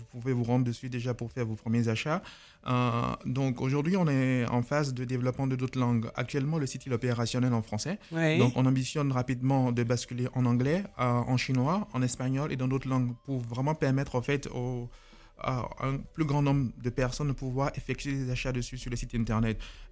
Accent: Benin; moved away as an adult; also born or lived in Paris, France; now in United States; J'ai fait mes études secondaires au Bénin, où j'ai obtenu mon bac. Puis après ça, je suis venu à Paris pour poursuivre mes études universitaires.

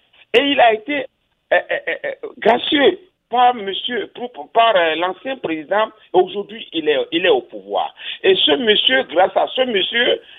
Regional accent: Benin; je parle en tant que Béninois, ce qui se passe aujourd'hui dans ce pays.

